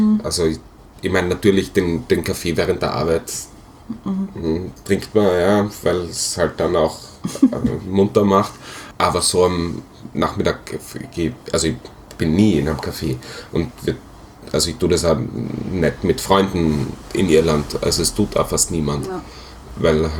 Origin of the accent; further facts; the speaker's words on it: Graz, Styria, Austria; moved away; also ich komme aus Graz, würde glaube ich nicht mehr nach Graz zurückgehen